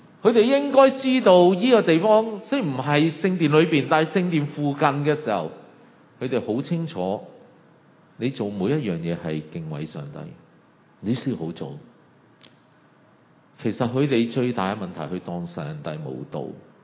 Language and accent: Cantonese; China; 我哋中國人或者我哋一般自由嘅環境長大嘅人，我哋未必有依一個嘅咁強烈嘅心。